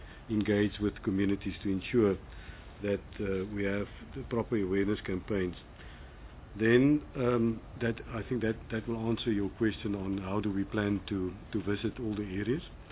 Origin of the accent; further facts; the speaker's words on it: Khayelitsha, Western Cape, South Africa; that was my first question when I arrived in the office, because I'm from Khayelitsha.